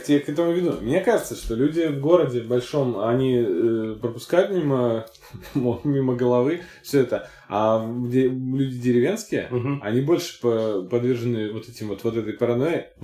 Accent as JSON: {"language": "Russian", "region": "Nizhny Novgorod Oblast", "country": "Russia", "said": "я сам из Ветлужского района."}